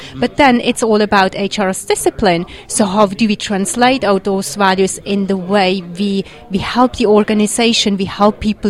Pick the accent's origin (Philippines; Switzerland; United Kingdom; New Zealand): Switzerland; English is a second language; now in New York, United States; As you can hear from my accent, I'm not American. I'm not British either. Mm-hmm. I'm from Switzerland, but I live in New York